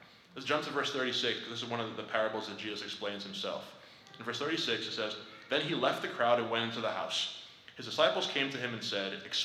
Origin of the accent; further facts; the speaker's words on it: Nigeria; Growing up in Nigeria, there was always these like folk tales that the old people would tell us